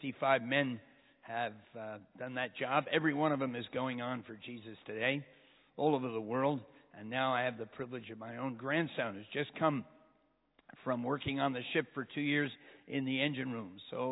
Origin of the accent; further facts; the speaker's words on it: United States; moved away as an adult; now in United Kingdom; So I'm American and went to Mexico, where God turned me upside down.